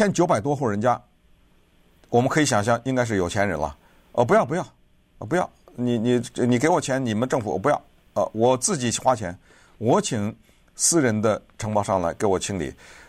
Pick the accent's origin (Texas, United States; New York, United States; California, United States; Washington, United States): California, United States; 联邦政府拨了30亿美元呢，来帮助我们加州人救助